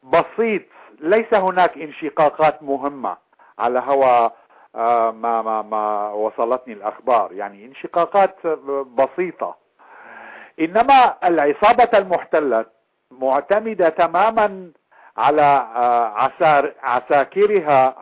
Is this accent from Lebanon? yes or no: no; Syria; إنما اليوم كمان ماشي الحال كما يقال عندنا في سوريا